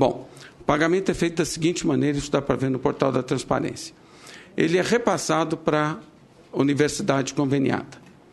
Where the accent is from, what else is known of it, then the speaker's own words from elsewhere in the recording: São Paulo, Brazil; Porque quando eu estou em São Paulo, e eu sou paulista